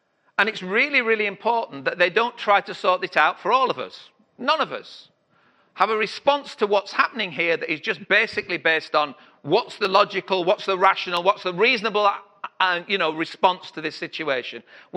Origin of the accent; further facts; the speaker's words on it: Yorkshire and the Humber, United Kingdom; now in Sheffield, United Kingdom; I had to learn Sheffield when I came here, and I'm a Yorkshireman. But we speak proper up in North Yorkshire, not like you lot down here.